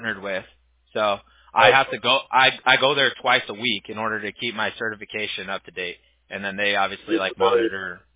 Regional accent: Huntington Beach, California, United States; I'm originally from Huntington Beach. I went to Huntington Beach High School.

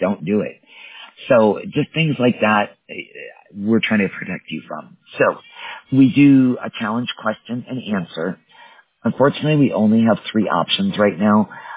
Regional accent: Wisconsin, United States; I actually was born and raised in Wisconsin, but I am not a Packers fan.

